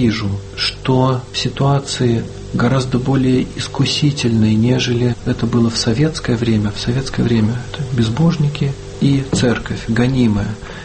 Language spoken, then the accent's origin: Russian; Saint Petersburg, Russia; born there; Я родился в Петербурге.